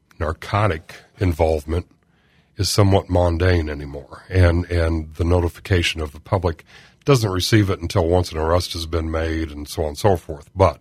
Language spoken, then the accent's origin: English; Galesburg, Illinois, United States; I was born and raised in Galesburg, and two houses away from where I was being raised at was a Galesburg police officer that always drove the three-wheel Harley Davidson.